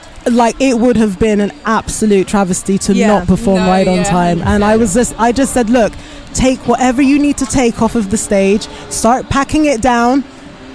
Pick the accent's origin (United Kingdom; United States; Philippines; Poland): United Kingdom; Bristol, South West England; so I'm from Bristol.